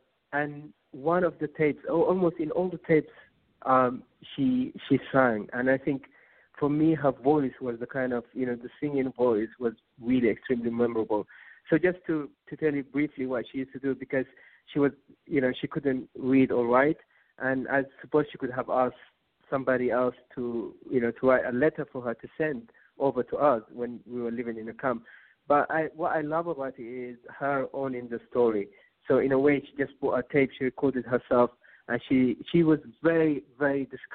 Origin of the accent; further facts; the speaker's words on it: Saudi Arabia; So I've had a kind of a different education to a lot of young boys and girls growing up in Saudi Arabia.